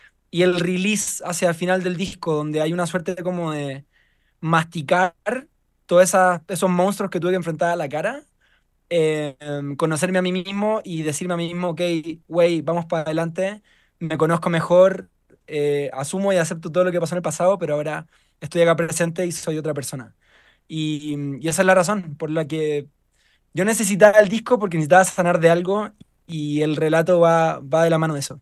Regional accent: Chile; vengo de Chile

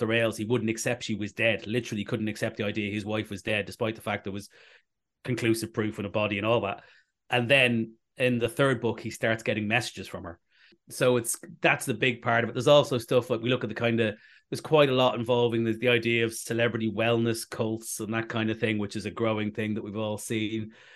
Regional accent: Ireland; it is quite bizarre as an Irishman, but my books get described as British comedy.

